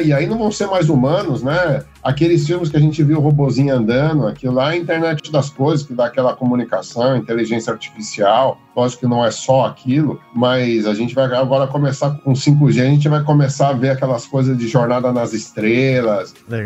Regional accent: Brazil; eu digo para você que como brasileiro é um motivo até de orgulho, né?

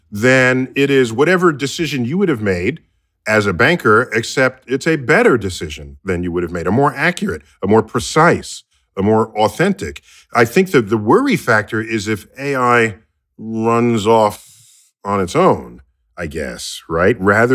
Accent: United States; I mean, I grew up here in the United States, and I remembered in the 1960s and 70s, we're free

